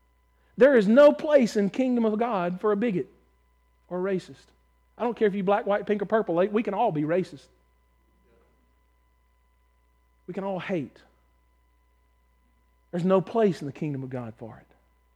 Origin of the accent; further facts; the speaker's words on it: Mississippi, United States; born there; I was born in South Mississippi. I'm more Southern than you are.